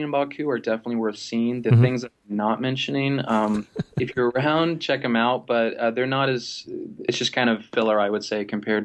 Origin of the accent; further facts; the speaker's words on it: Florida, United States; I'm from Florida and America, and nothing is older than, what, 200-300 years old